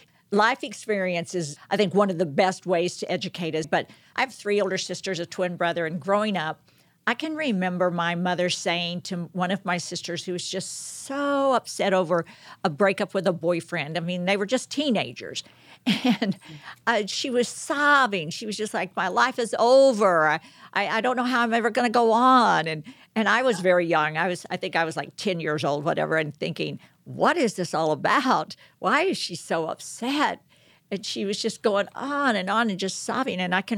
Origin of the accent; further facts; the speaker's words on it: Texas, United States; Listen, I'm from Texas. So any analogy you give that has a rodeo in it, I could completely understand.